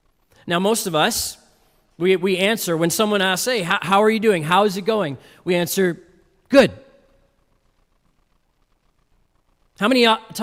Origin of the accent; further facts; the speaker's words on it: Canada; No, but I'm Canadian. I have to say something, right?